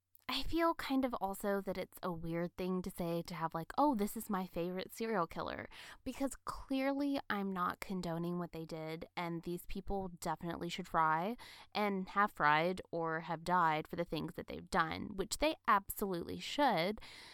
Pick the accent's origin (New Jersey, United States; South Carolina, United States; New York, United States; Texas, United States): South Carolina, United States; And this one comes from my home state of South Carolina.